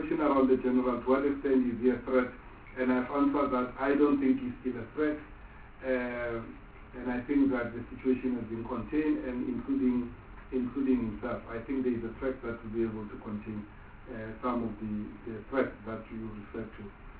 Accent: Free State, South Africa; born there; I have Sotho origin. I was born in the Free State. I used to speak my Sotho like the Sotho of the Sotho.

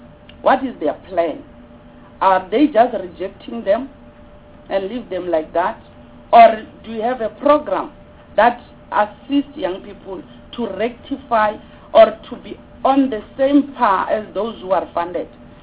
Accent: Musina, Limpopo, South Africa; I'm from Limpopo and Vembe district in particular. Musina is where I'm from.

